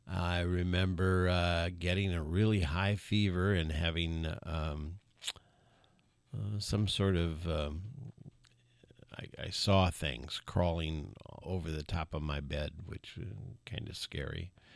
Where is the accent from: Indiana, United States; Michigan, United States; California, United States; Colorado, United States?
Indiana, United States; Crawfordsville; I was born in Indianapolis, and I know where the church is that Dad was the minister, but I was only there for a year, so I don't remember much about that. And then his assignment was Crawfordsville, Indiana